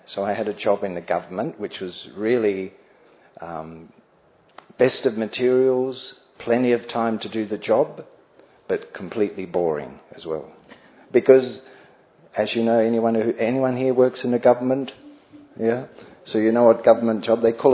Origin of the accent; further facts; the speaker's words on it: Australia; I think just growing up in the West, anyway, especially in Australia